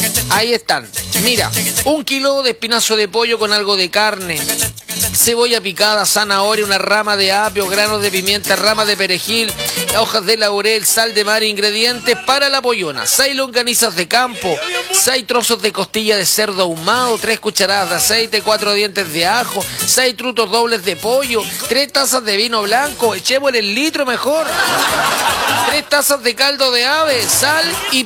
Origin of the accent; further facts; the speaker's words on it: Valparaíso, Chile; soy de Valpo.